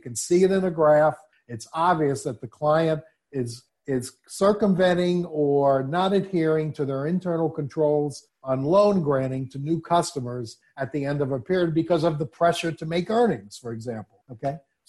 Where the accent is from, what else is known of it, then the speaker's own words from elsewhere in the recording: New York, United States; accent: New York; Boy, Phil, that's so hard for me to say, okay, with my New York accent.